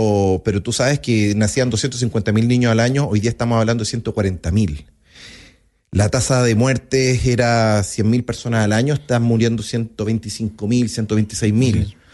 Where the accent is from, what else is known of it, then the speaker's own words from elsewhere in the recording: Antofagasta, Chile; Esa era como la forma de sobrevivir en esos tiempos, en los 80, en Antofagasta, y la he llevado toda la vida.